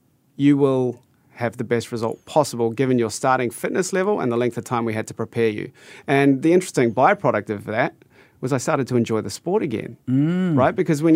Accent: New Zealand; I'm a Kiwi.

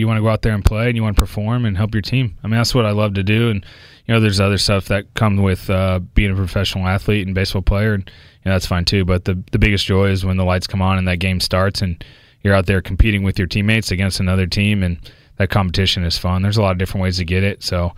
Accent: Houston, Texas, United States; And, you know, growing up in Houston.

